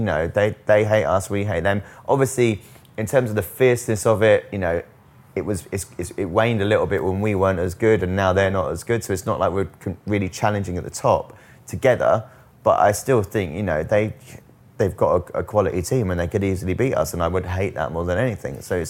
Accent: London, United Kingdom; I've been growing up in North London all my life.

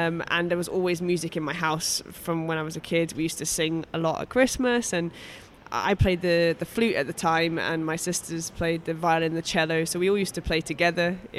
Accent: Luss, Scotland, United Kingdom; Rural is maybe an understatement. It is the middle of nowhere. I live at the top of Glen Luss, so on a sheep farm there. It's a hill farm, so it's quite remote.

